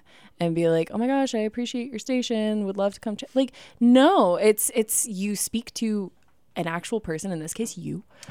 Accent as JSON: {"language": "English", "region": "Texas", "country": "United States", "lives_now": "New York, United States", "said": "I mean, don't get me wrong. I am aggressively Texan in New York."}